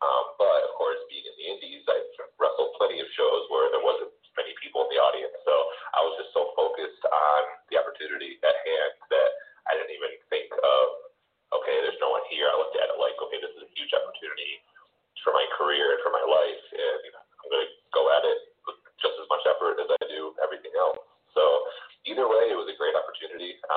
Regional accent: Massachusetts, United States; now in Florida, United States; but I'm from Massachusetts, so a lot of times I would travel home to see family

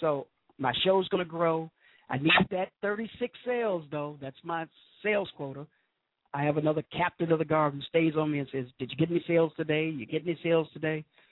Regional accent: Chicago, Illinois, United States; And I'll be back in Chicago soon, back home where I belong. I love Chicago. Chicago, Illinois is my hometown, and I love it.

